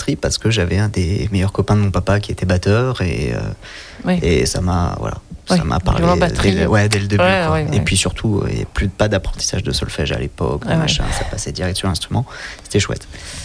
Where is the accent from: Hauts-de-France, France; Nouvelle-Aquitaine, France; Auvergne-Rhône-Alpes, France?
Auvergne-Rhône-Alpes, France; Moi, je suis savoyard. Savoyard.